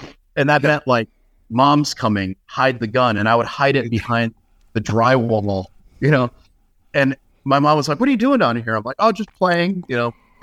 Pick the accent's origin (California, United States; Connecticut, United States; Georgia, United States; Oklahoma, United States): Connecticut, United States; Bristol; And the Barnes Nature Center in my hometown of Bristol, Connecticut, is a conservation center that's run by the Environmental Learning Centers of Connecticut.